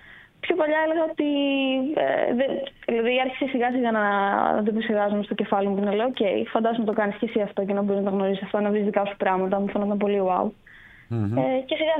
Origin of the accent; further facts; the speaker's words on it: Komotini, East Macedonia and Thrace, Greece; Ναι, στην Κομωτινή μεγάλωσα, γεννήθηκα, έζησα τα πάντα εκεί.